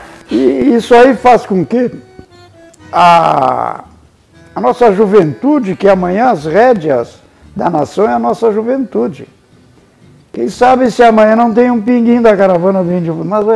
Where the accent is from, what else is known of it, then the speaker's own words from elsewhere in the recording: Rio Grande do Sul, Brazil; Eu fui criado na Estância Recreio, no Pacaraí, guri.